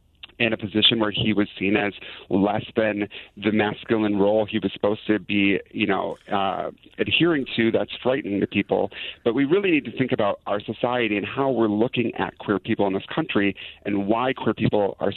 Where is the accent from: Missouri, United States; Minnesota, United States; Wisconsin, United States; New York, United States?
Wisconsin, United States; moved away; I grew up in Wisconsin, and the second I could get out of Wisconsin, I did, and I think that's true for a lot of queer people.